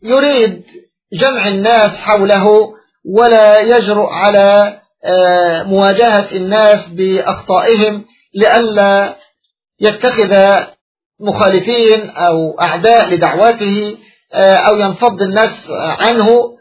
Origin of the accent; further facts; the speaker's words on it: Egypt; والاتجاهات عندنا في مصر، فده اللي بيعمق مسألة الخلاف والتشرذم الذي نحن عليه في مصر هنا.